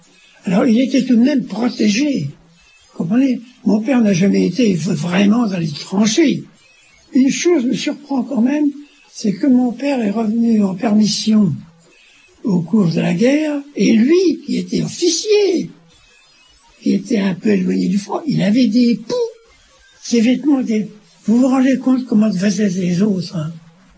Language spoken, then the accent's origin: French; Amiens, Hauts-de-France, France; born there; Je suis né à Amiens, le 10 décembre 1910.